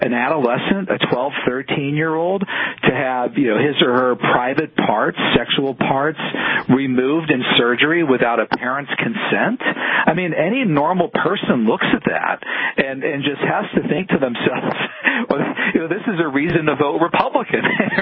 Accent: Massachusetts, United States; my home state of Massachusetts

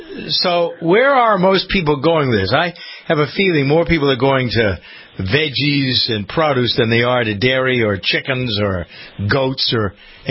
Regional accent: Framingham, Massachusetts, United States; I'm from Framingham, Massachusetts, nearby town of Lincoln, had a community-operated farm

